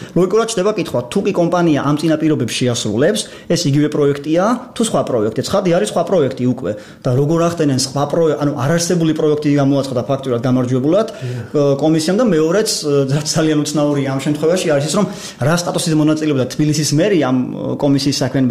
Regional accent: Batumi, Adjara, Georgia; მე ბათუმში დავიბადე გავიზარდე როცა მიწეს პერიოდულად ჩასვლა სამთვეში იქ 4-5 ერთხელ ხედავ რა სტრაფად იცვლება ქალაქი

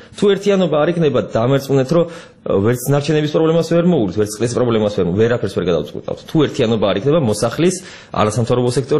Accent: Tbilisi, Georgia; born there; თბილისი ჩემია აქ დაბადებული ვარ ჩვენი ეს თბილისი და იგივე ჩემი სახლია

